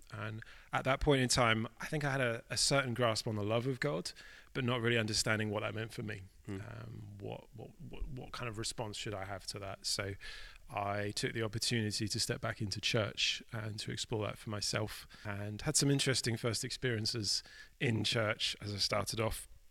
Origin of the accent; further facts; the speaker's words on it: Norwich, East of England, United Kingdom; I grew up in Norwich and went to a city school and sort of had that upbringing. But actually, when I first came to my own faith at about 17, the first thing I did was actually leave the country.